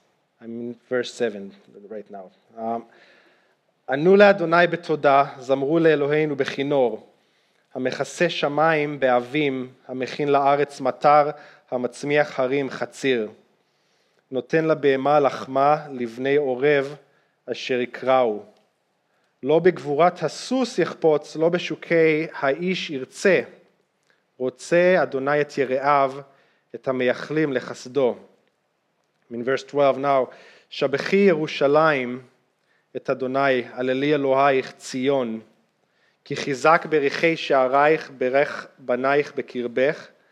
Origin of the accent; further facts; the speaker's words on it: Israel; first language Hebrew; English is a second language; As many of you know, I'm grew up in Israel. Hebrew is my native language.